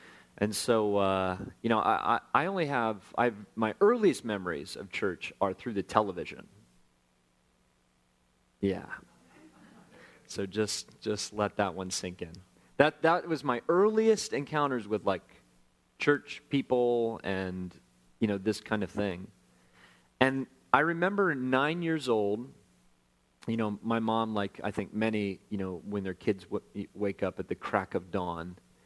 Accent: Denver, Colorado, United States; Good morning. So, I'm from Denver.

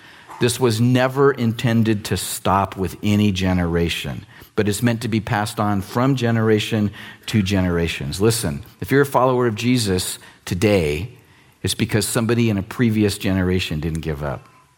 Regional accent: United States; Come on, man, I grew up in America.

